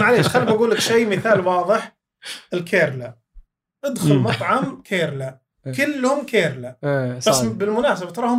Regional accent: Al-Qassim, Saudi Arabia; بس انا قصيمي صراحه

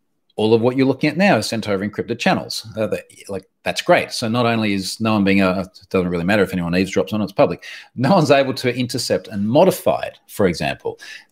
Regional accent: Australia; Now, keeping in mind, again, as an Australian, I'm not aware of a lot of your political commentators in the US

